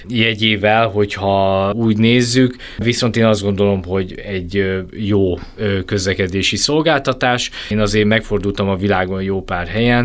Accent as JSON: {"language": "Hungarian", "country": "Hungary", "said": "én magyarként mondom, a 2-3 csillagos szállodákat célozzák meg"}